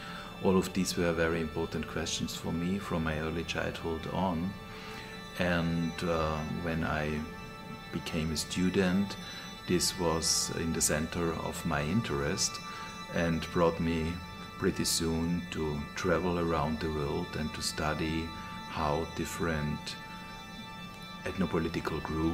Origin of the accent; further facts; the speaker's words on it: Tyrol, Austria; English is a second language; I was born in the Tyrolean Upper Inn Valley, in the west of Tirol, which is a quite rural region, as a son of a refugee who came after the Second World War to Austria.